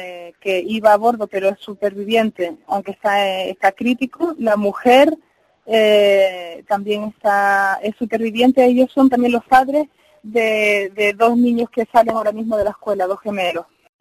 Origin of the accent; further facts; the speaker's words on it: Canary Islands, Spain; estoy yo, como representante canaria, en la escuela